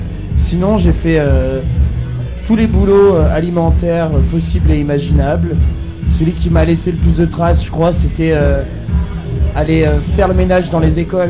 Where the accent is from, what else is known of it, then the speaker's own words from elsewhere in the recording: Rouen, Normandy, France; also born or lived in Grenoble / Lyon; now in Saint-Étienne, France; Je suis né à Grenoble. J'ai grandi dans une cité à Rouen. Après j'habitais 8 ans à la Croix-Rousse. Là ça fait 8 ans que j'habite à Saint-Étienne.